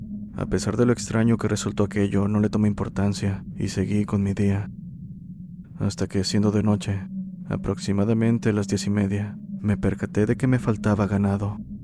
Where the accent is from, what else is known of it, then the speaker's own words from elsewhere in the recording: El Salvador; Esto pasó en mi país, El Salvador.